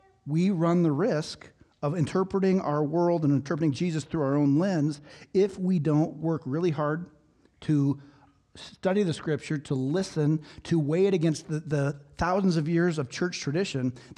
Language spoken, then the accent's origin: English; Nevada, United States; Okay, we would never do this because we're from Nevada.